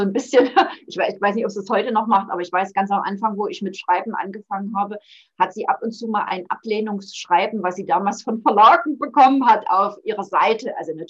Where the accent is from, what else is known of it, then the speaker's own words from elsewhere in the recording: East Germany, Germany; wir hatten so ein schönes Lied in der DDR. Bin ja ein Kind der DDR.